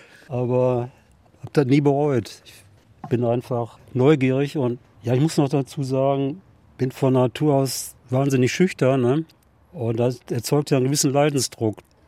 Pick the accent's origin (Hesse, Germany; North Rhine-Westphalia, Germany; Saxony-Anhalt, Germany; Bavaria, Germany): North Rhine-Westphalia, Germany; Mülheim an der Ruhr; Prägt hat mich der Ruhrpott. Wo ich aufgewachsen bin, das heißt Kahlenberg, und rechts um die Ecke wohnte Stinnes, damals noch Multimillionär. Aber schräg gegenüber ging der Höhenweg eine Proletarierstraße.